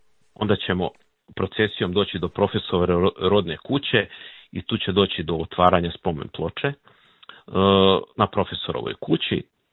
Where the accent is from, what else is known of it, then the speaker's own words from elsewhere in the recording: Davor, Brod-Posavina County, Croatia; ja sam rodom iz Davora